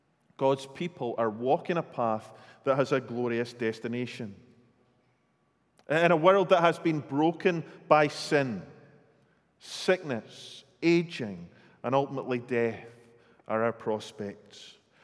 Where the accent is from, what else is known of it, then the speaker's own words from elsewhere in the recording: Scotland, United Kingdom; I tell you, as a Scotsman, it's amazing.